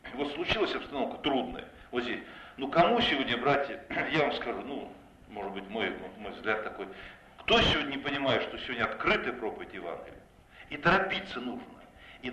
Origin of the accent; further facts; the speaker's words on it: Kazakhstan; Я казах, гражданин Казахстана, у меня, знаю казахский язык